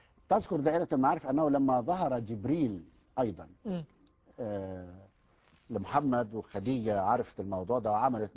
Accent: Egypt; أنا في مثل شعبي مشهور عندنا في مصر، مش عارف بقية البلاد العربية موجودة ولا لا

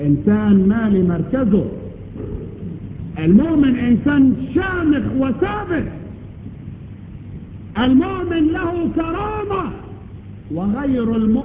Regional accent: Egypt; ثم خردل الخير، خردل شجرة مش موجودة عندنا في مصر

